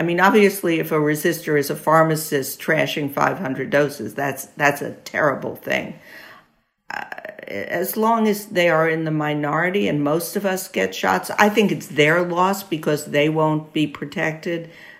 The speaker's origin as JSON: {"language": "English", "region": "New York", "country": "United States", "said": "I'm a New Yorker. Everyone in New York was traumatized by COVID."}